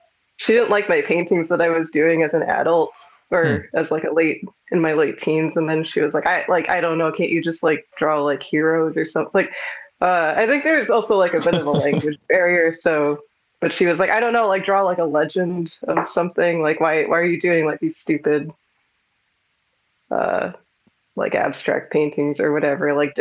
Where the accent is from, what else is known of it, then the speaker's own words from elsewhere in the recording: Huntington, New York, United States; I was from Huntington, which is like right in the middle of it, basically. So I was kind of like in the suburbs